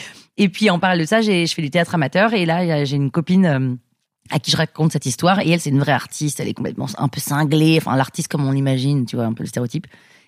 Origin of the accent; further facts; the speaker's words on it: Paris, Île-de-France, France; also born or lived in London, United Kingdom; Et moi, je suis née à Londres. Et donc, ils ont passé 15 ans à Londres. Moi, je suis partie à 8 ans de Londres. Et après, ils sont arrivés à Paris